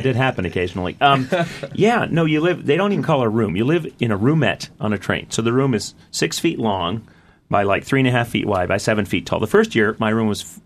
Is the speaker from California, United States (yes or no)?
yes; Sonoma, California, United States; Yeah, which we shot in August in Sonoma, California, my hometown, mm-hmm. a beautiful old theater there.